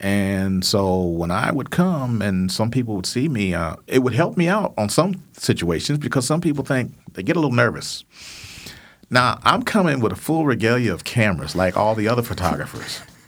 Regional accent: Ann Arbor, Michigan, United States; I'm being from Ann Arbor. I knew the town. I knew the city.

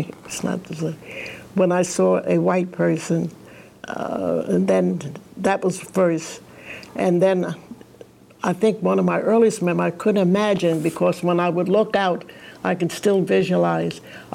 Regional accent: Mount Vernon, New York, United States; I was born in Mount Vernon, New York. I spent in New York. That was out in the country, not in the city.

